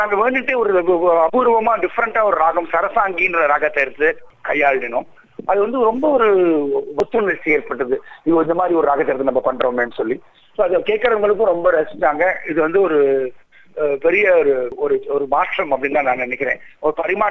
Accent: Delhi, India; நான் வந்து டெல்லியில பிறந்து வளர்ந்தவன்

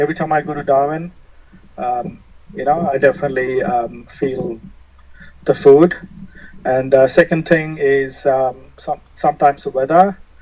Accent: India; Just because they're Indian and I'm Indian, we are like friends.

